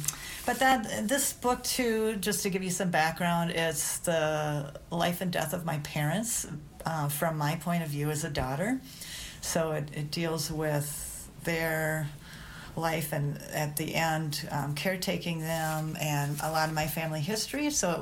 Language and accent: English; Minnesota, United States; now in Albuquerque, United States; I'm from Minnesota, and I moved to Albuquerque, New Mexico in 2011.